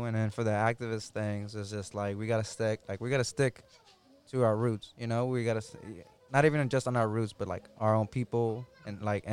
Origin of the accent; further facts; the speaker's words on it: South Central, California, United States; there's more good stuff than bad stuff when growing up in South Central, you know?